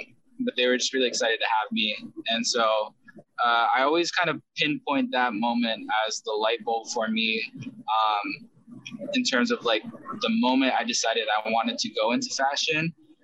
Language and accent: English; United States; So when I grew up in America, I grew up here in America starting at the age of 5.